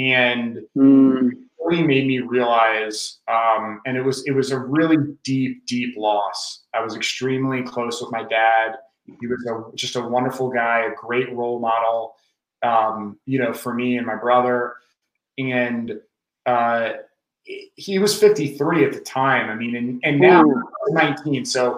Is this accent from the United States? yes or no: yes; Baltimore, Maryland, United States; now in Austin, United States; I'm based and lived in Austin, Texas now. I'm born and raised in Baltimore.